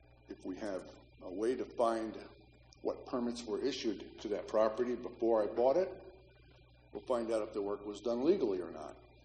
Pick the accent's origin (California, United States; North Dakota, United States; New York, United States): New York, United States; Buffalo; now in Florida, United States; And it's Florida. And it's August. I'm from Buffalo.